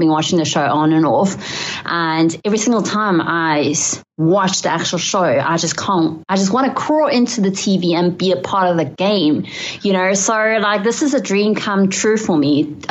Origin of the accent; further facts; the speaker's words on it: Taiwan; went to a city and a country that I do not know, which is Shanghai, China, because I'm from Taiwan